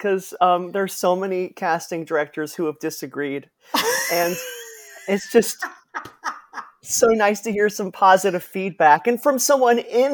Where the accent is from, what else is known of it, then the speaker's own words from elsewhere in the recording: Cleveland, Ohio, United States; I'm so thankful that I'm from Cleveland because I think it's such a great town that's full of so much theater and art and culture, and it was very liberal.